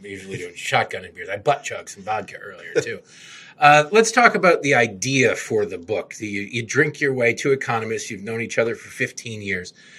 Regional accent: Detroit, Michigan, United States; I grew up in Detroit. when I turned 19, I spent a lot of time in Canada because it was legal to drink beer.

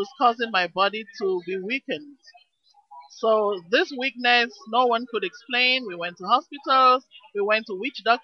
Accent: Cameroon; I was born and I grew up in Cameroon.

